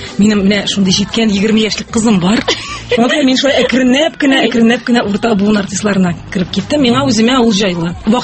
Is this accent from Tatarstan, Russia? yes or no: yes; Kazan, Tatarstan, Russia; Мин үзем ышансагыз, ышанмасагыз да мин Казан кызы. Казанда туып үстем, музыка училищесын тәмамладым иң элек.